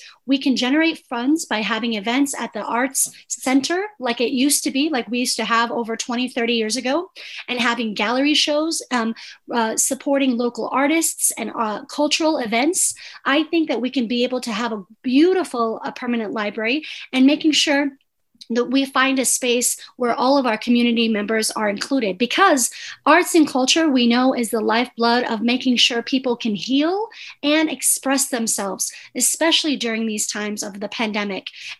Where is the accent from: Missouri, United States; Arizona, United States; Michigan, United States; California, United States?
California, United States; La Mesa; Being from this community and growing up in La Mesa, having roots in this community, I actually lived across the street when I grew up on El Capitan Drive, right across the street from where the police department is now.